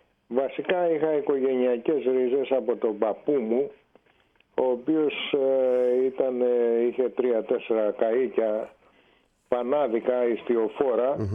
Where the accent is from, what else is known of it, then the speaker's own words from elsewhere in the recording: Hydra, Attica, Greece; Μεγάλωσα στην Ίδρα και εκεί πήγα στο δημοτικό σχολείο και 2 τάξεις στο γυμνάσιο